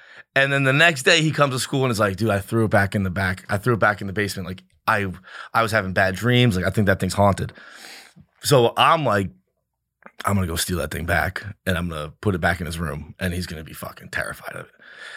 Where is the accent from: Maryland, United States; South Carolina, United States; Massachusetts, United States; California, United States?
Massachusetts, United States; Fall River; I'm from Fall River, Massachusetts.